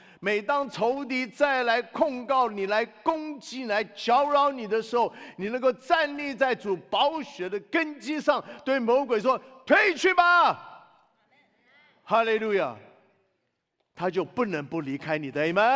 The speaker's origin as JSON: {"language": "Chinese", "country": "China", "said": "就好像我们中国人这种祖传秘方的观念一样嘛"}